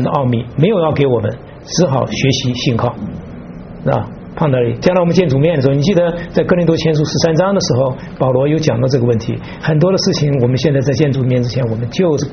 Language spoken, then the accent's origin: Chinese; China; born there; also born or lived in Taiwan; 我本来就是两岸的，我本来出生在大陆嘛，我出生在大陆，到了台湾